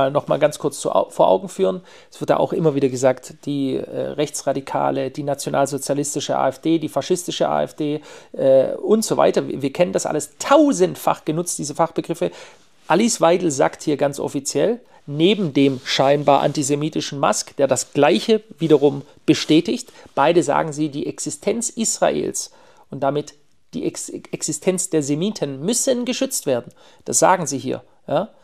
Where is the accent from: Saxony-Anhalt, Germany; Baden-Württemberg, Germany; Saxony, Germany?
Baden-Württemberg, Germany; Stuttgart; ich spreche jetzt nur mal von meiner alten Heimat in Stuttgart.